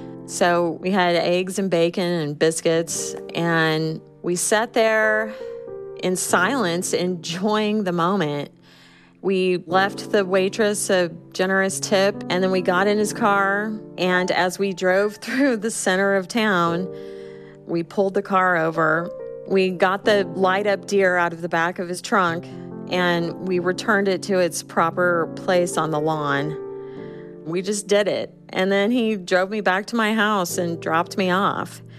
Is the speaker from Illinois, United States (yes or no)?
yes; Illinois, United States; I was in college and had returned to my hometown in rural Southern Illinois.